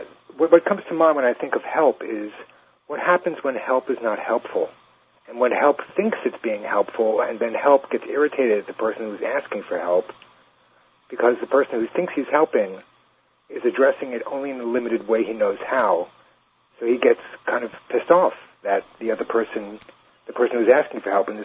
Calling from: New York, United States; I'm calling from Long Island. It seems like the longest island of them all.

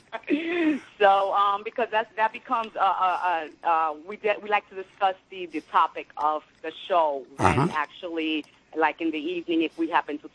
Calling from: Brooklyn, New York, United States; I'm calling from Brooklyn.

